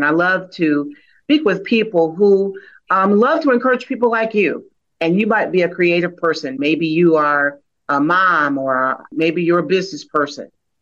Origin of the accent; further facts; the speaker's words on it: Michigan, United States; I happen to be a preacher's daughter, born and raised in Michigan. I come from a long line of preachers and pastors.